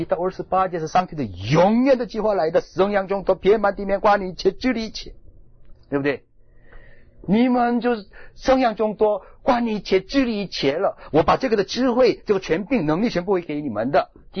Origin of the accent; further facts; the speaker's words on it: China; 所以我们中国人无论搬到哪里去，一定要带去的是什么？